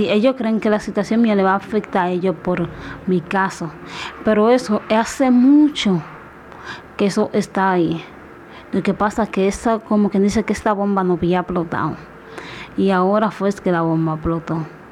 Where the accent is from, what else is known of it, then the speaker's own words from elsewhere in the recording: Dominican Republic; Porque yo soy de aquí, de la República Dominicana.